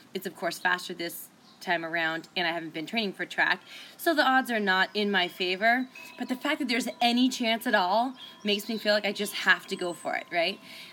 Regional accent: Seattle, Washington, United States; and I'm from Seattle, all of us are

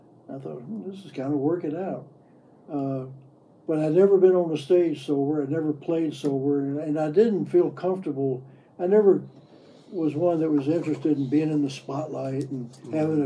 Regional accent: the South, United States; And even where I grew up in the South, I mean, it was just a...

